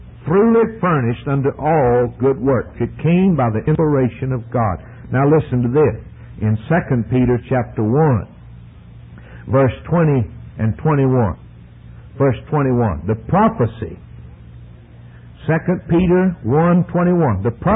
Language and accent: English; Ireland; I'm a Gentile. I'm an Irishman. I'm not a Jew.